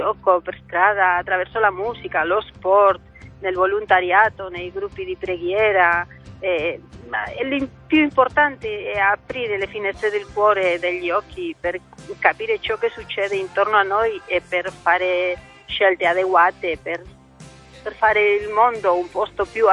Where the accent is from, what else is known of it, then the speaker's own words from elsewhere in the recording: Spain; Italian is a second language; No, sono spagnola, sì.